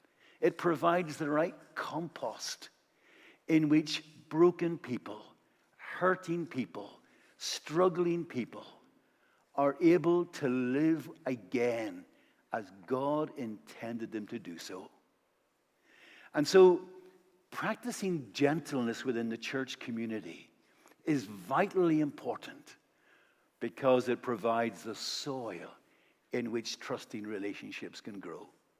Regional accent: Northern Ireland, United Kingdom; born or raised there

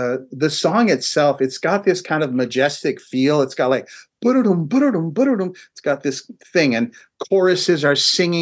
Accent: Chicago, Illinois, United States; born there; first of all, I was born in Chicago.

